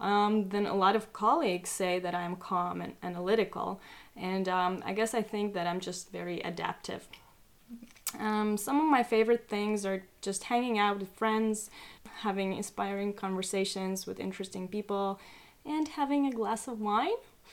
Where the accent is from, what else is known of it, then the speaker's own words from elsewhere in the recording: Finland; also born or lived in Estonia; I moved to Finland with my family as a kid from Estonia. I grew up in Finland, then left Finland and lived abroad for almost 12 years. Then came back to Finland again and started a family here.